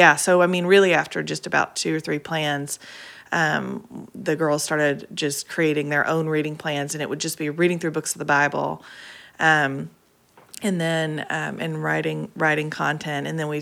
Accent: Nashville, Tennessee, United States; and we were like, "Oh, we're both from Nashville. Like, we should meet."

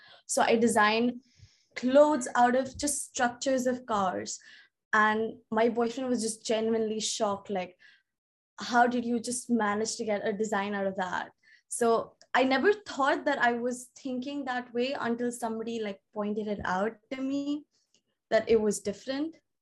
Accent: Delhi, India; now in London, United Kingdom; And I'm from India, Delhi, like from there, yeah.

